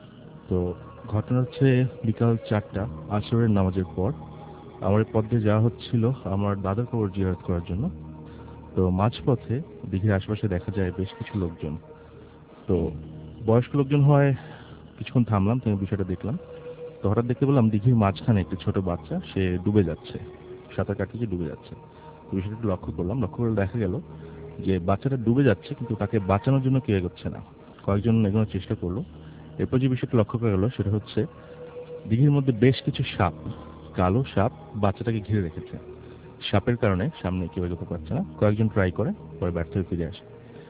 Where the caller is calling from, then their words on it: Dhaka, Dhaka Division, Bangladesh; আমি এসেছি গুলশান অ্যাক্ট থেকে।